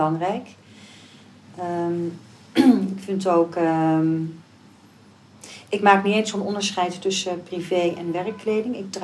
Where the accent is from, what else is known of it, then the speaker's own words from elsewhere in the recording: Brussels, Brussels-Capital Region, Belgium; moved away as an adult; now in Amsterdam, Netherlands; Ja, en dan is Amsterdam nog maar een kleine stad hè. Want ik ben opgegroeid in Brussel.